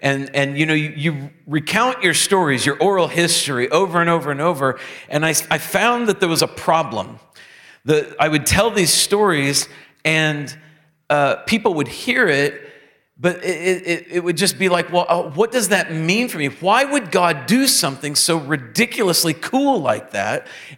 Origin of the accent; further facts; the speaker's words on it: Birmingham, Alabama, United States; I would take it back to my hometown, Birmingham, Alabama